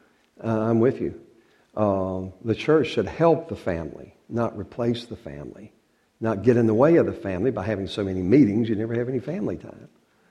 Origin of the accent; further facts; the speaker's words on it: North Carolina, United States; See, I grew up, we come from North Carolina. In the Raleigh-Durham area